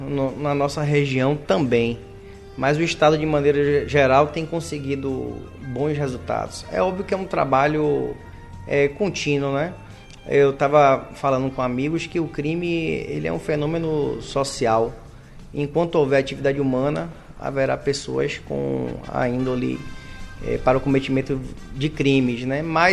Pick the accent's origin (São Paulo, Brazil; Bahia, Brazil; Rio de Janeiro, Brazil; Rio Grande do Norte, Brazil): Bahia, Brazil; Salvador; born there; Nasci em Salvador, mas meus avós moraram por muito tempo, meu avô foi pescador aqui, tive tio que trabalhou em estaleiro, primos da Maria Mercante aqui em Ilhéus, eu passava férias em Ilhéus